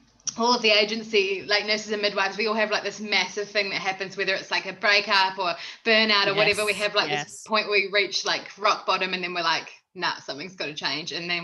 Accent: New Zealand; In case you couldn't tell, I am from New Zealand. So I'm a direct entry midwife from New Zealand.

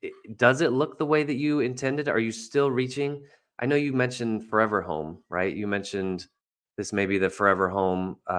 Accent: San Jose, California, United States; also born or lived in East Coast; grew up in San Jose. I was born on the East Coast, but I moved to San Jose when I was a little baby. So Bay Area since 1 year old, and I'm 43 now.

